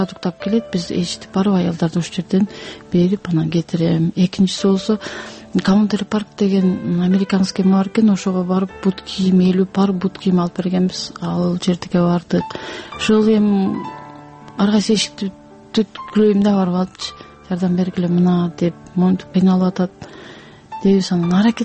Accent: Naryn, Naryn Region, Kyrgyzstan; мен азыр Нарындан, өзүм Нарындыкмын

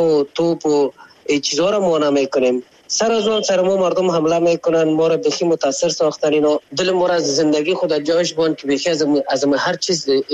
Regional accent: Afghanistan; ما خو افغان هستیم،

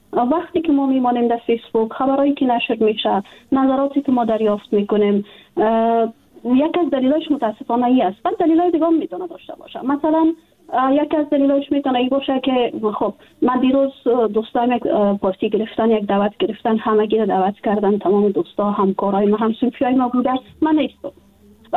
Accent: Afghanistan; جدا از اینکه وطن ما است، خانواده ما است، دوستای ما هستن، ما در افغانستان بزرگ شدیم، تحصیل کردیم، کار کردیم،

